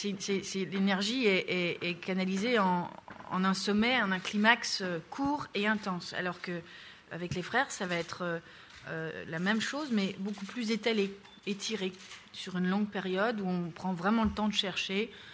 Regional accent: Belgium; Ou est-ce que c'est parce qu'on est belge, je ne sais pas

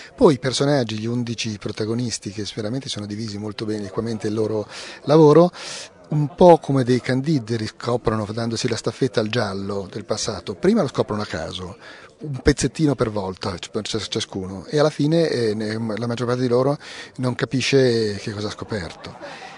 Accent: Varallo, Piedmont, Italy; born there; sono nato in montagna, sono nato a Varallo e fin da piccolo vado lì

